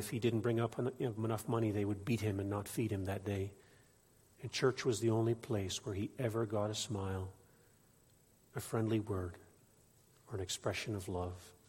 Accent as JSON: {"language": "English", "country": "Nigeria", "tie": "born or raised there", "lives_now": "Canada", "said": "I grew up in Nigeria, and we had a cashew tree."}